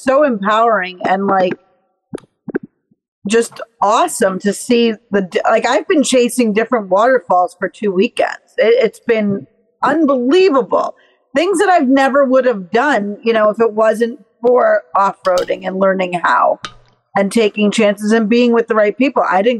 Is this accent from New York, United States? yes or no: yes; Long Island, New York, United States; I'm from Long Island, New York. We don't have this sort of thing.